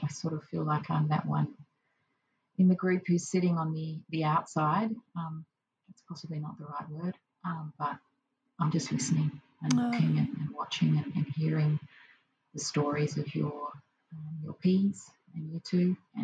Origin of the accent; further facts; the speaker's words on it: Adelaide, South Australia, Australia; Hi, Kate and Mandy. … I'm from Adelaide.